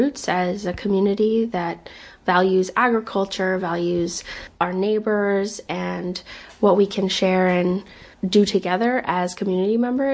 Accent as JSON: {"language": "English", "region": "New York", "country": "United States", "tie": "born or raised there", "said": "There's so much love and care that people put into the region, to my hometown, and I want that energy here at this farm."}